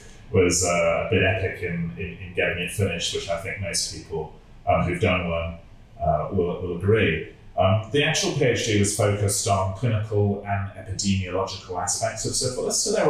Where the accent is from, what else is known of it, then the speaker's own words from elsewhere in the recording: England, United Kingdom; moved away as an adult; now in Sydney, Australia; I trained in England. I'm English by background, and I worked there until about 2007, and then came out to work at Sydney Sexual Health Centre